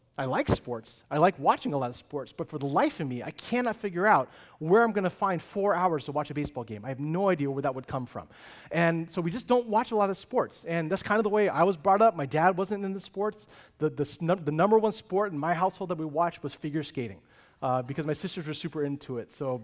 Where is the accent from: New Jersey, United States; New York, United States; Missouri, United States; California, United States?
California, United States; Oh, I'm from NorCal.